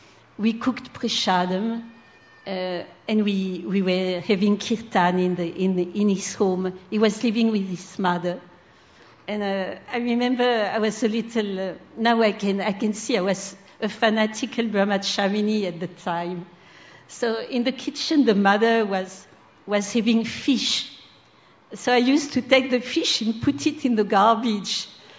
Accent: France; English is a second language; I come from France, so at that time, there was a very strong communist party in France.

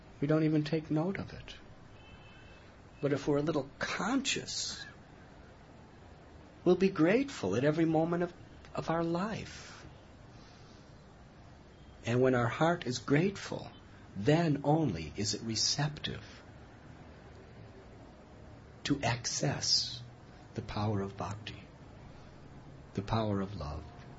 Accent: Chicago, Illinois, United States; I was brought up in Chicago, north of Chicago. And I remember as a youth in the winter, how much snow.

